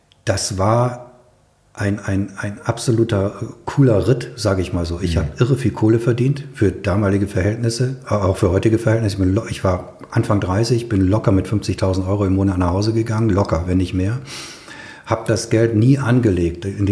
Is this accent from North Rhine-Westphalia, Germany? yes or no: yes; Essen, North Rhine-Westphalia, Germany; ich komme eigentlich aus Essen, aus dem Ruhrgebiet.